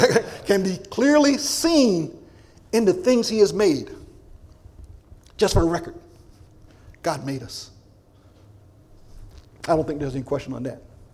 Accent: East Coast, United States; I know, I come from the East Coast, that people do things in the church that you don't like.

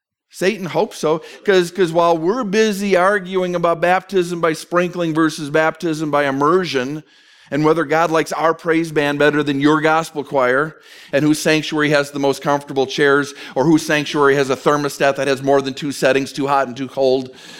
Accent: St. Paul, Minnesota, United States; St. Paul is my hometown.

